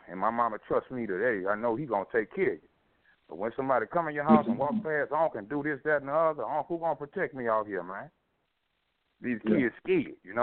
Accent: Chicago, Illinois, United States; I come from Chicago and I come to the South

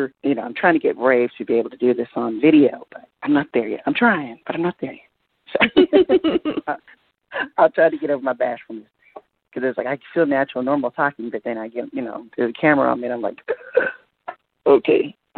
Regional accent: the South, United States; I'm born and raised in the South, and nobody seems to believe me. I said, no, I'm from the South.

